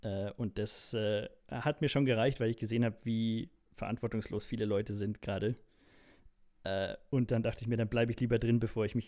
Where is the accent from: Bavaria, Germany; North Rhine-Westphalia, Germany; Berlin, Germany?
Bavaria, Germany; Munich; Ich dachte mir, okay, ich bin Münchner, ich krieg's hin, aber leider nein.